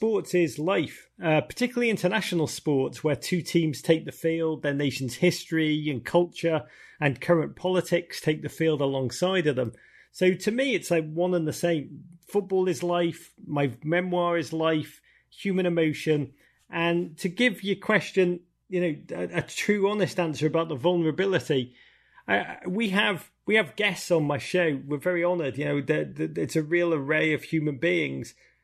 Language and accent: English; Los Angeles, California, United States; You know, I grew up in LA and I love ….